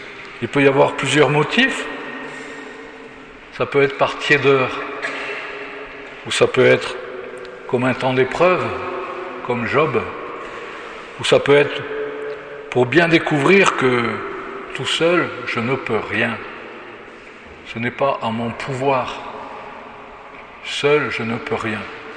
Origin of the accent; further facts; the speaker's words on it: Occitanie, France; Je suis originaire du Gers. J'ai grandi près d'Auch.